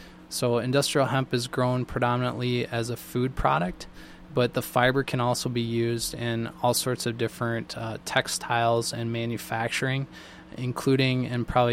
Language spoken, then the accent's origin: English; Hastings, Minnesota, United States; I'm from Hastings. So I was a 1993 graduate from Hastings High School. And my wife and family, we live up in Denmark Township off of 90th Street.